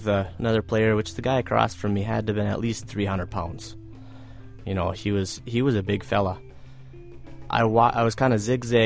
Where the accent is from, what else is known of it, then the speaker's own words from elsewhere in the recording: West Ishpeming, Michigan, United States; I'm a offensive guard and defensive tackle for the Westwood Patriots. I'm from West Ishpeming, and I'm 17 years old.